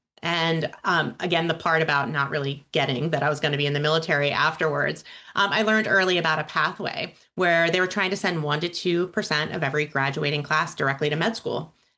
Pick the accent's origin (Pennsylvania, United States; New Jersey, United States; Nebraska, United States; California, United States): New Jersey, United States; I grew up in New Jersey, which, believe it or not, got my pathway started to leadership.